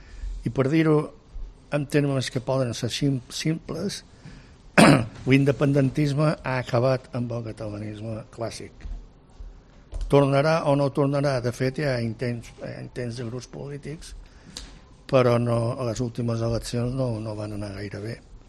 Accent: Balearic Islands, Spain; moved away as an adult; Jo recordo el Sant Jordi quan vaig venir a estudiar, perquè som de Mallorca i vaig venir a estudiar el 66, 67.

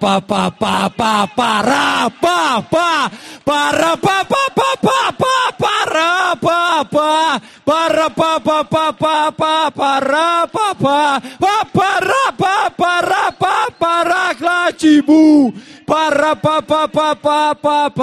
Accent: Ponferrada, Castile and León, Spain; soy berciano, soy de la Ponfe hasta la muerte

